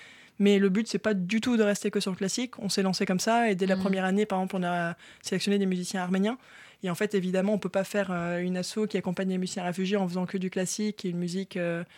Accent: Nouvelle-Aquitaine, France; Donc je fais le conservatoire à Pau, puisque je viens du Béarn.

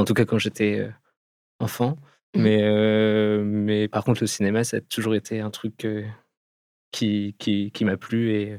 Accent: Pays de la Loire, France; Enfin, moi, je viens de Vendée, donc j'ai fait le conservatoire en Vendée, à Rennes.

